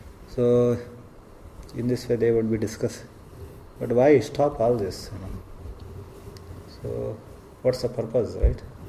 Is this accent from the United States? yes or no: no; India; And they were cursing because I am from India.